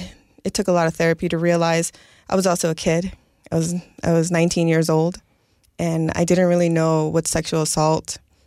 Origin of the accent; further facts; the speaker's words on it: New York, United States; born there; I was born in New York, so 9/11 really solidified my decision to join early on as a kid.